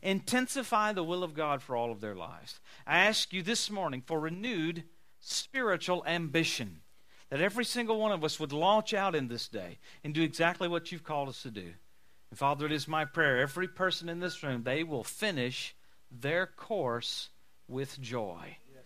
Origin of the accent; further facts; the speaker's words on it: Louisiana, United States; now in Tulsa, United States; And I'm from Louisiana. Colleen and I, we live in Tulsa